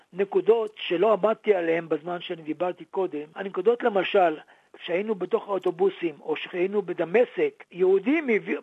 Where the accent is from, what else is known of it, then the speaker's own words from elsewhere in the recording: Kfar Masaryk, Northern District, Israel; also born or lived in Aleppo, Syria; כשהגעתי לקיבוץ כפר מסריק, גדלתי שם, גמרתי בית ספר תיכון עם ילדי הקיבוץ